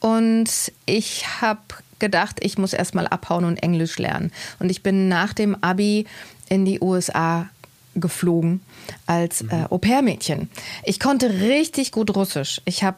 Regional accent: East Germany, Germany; ich komme aus dem Osten, ich bin aus der ehemaligen DDR, ich bin jetzt 19 Jahre jung und ich will zum Radio.

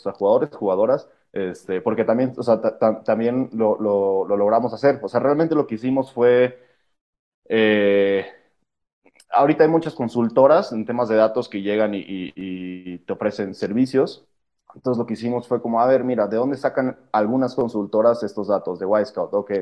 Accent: Tabasco, Mexico; yo soy del sur, yo soy de Tabasco, por ejemplo, es un lugar súper verde, súper natural

